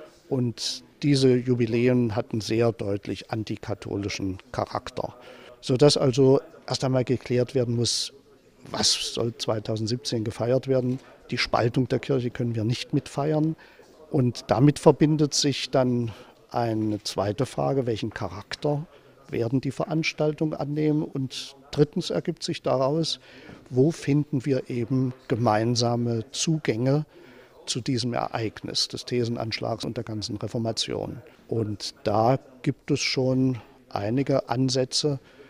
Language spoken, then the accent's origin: German; East Germany, Germany; Ich komme ja nun aus Ostdeutschland, wo über 80% inzwischen keiner Kirche mehr angehören.